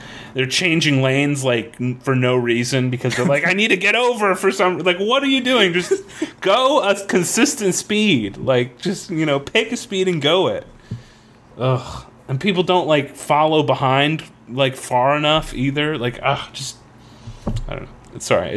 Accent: Florida, United States; Like, I grew up in Florida. I have no idea what the hell that's supposed to be.

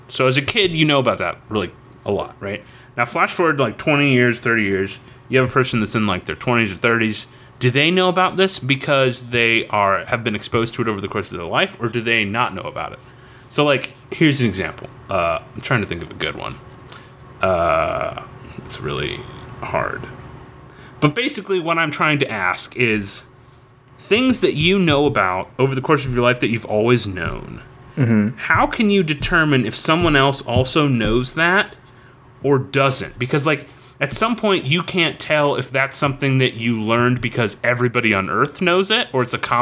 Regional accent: Florida, United States; And if you lived where we grew up in Florida, you know about it because it's in North Florida, right?

